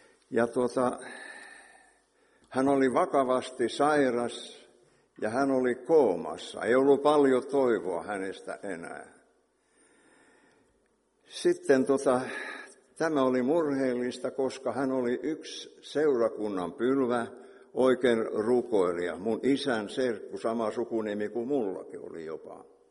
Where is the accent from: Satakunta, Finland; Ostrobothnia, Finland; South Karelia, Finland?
Ostrobothnia, Finland; Ylipurmo; Tulee mieleen tuolla Ylipurmulta sieltä, mistä mä oon kotoisin.